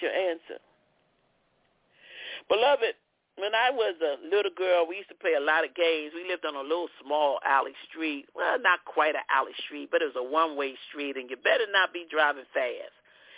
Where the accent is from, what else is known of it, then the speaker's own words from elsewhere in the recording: Philadelphia, Pennsylvania, United States; I was born in South Philadelphia, and then I was born there, conceived there, born there. Amen. My mother moved around a little bit, and then we lived the majority of our lives right there in North Philadelphia